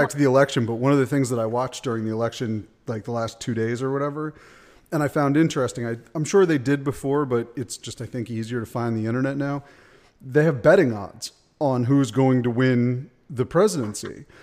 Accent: Vermont, United States; got 1,200 votes in the state of Vermont, where my home state

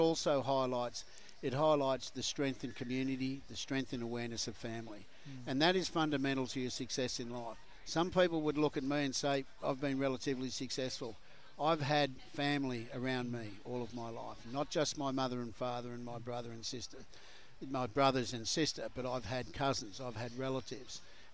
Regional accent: Sydney, New South Wales, Australia; now in Cairns, Australia; And, you know, I live in Cairns. I grew up in Sydney. And I remember the creek I used to play in as a little kid.

